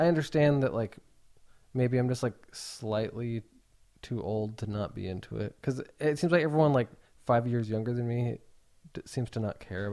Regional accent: Kirkland, Washington, United States; I grew up in like Kirkland.

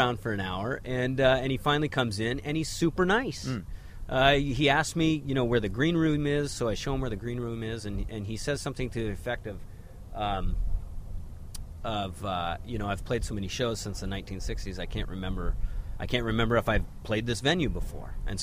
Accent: Indianola, United States; You know, growing up in Indianola.

